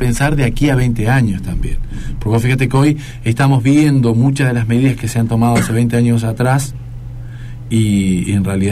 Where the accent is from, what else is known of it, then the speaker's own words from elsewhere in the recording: Argentina; surgen estas cosas que duelen como argentino que ocurran